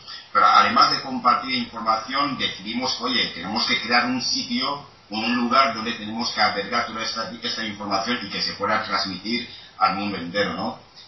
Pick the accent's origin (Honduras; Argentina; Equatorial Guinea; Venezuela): Equatorial Guinea; moved away as an adult; now in Valencia, Spain; Soy ciudadano de la República de Guinea Ecuatorial. Resido aquí en Valencia. Y desde 2004 estoy aquí por motivos de estudios.